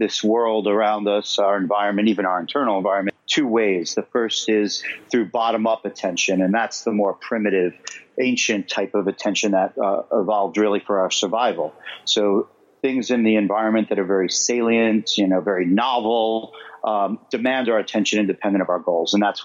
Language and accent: English; Queens, New York, United States; So I grew up in Queens. Neither of my parents actually went to college. I was the first person in my family to go to college.